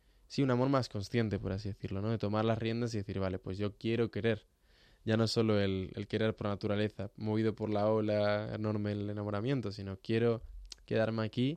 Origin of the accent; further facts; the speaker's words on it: Uruguay; also born or lived in Ibiza; nací en Ibiza. Y con 4 añitos ya me fui de allí. O sea que de ibicenco tengo poco. Pero bueno, luego me fui a Uruguay.